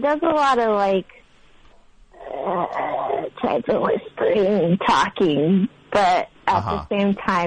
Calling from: Montana, United States

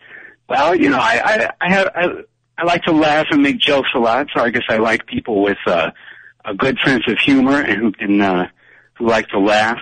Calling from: Boston, Massachusetts, United States; also born or lived in Philadelphia; I'm calling from Boston. I would have been calling from Philadelphia a while back, but no, Boston now.

